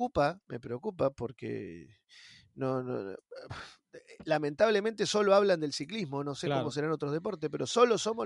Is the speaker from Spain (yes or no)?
no; Italy; Yo soy ciudadano italiano.